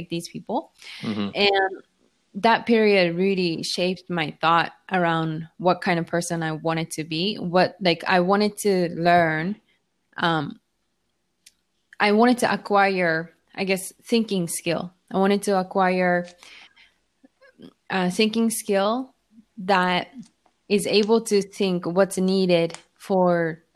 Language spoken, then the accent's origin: English; Tokyo, Japan; also born or lived in United States; I wasn't born in Miami. I was born and raised in Tokyo.